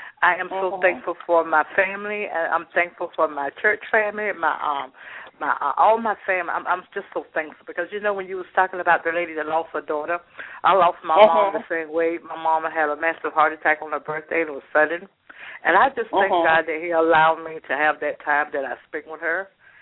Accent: North Carolina, United States; I'm from North Carolina, so I'm going to be doing sweet potato pie

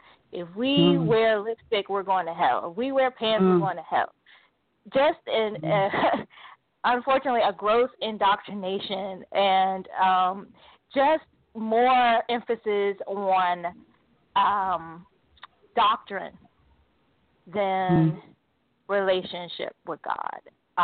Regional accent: Chicago, Illinois, United States; moved away as an adult; that was my childhood up until, you know, my high school years. And then after graduating high school, I relocated from Chicago to the D.C. area to attend college.

